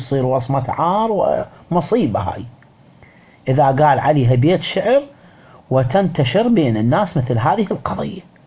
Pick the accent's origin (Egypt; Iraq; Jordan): Iraq; احنا عندنا في العراق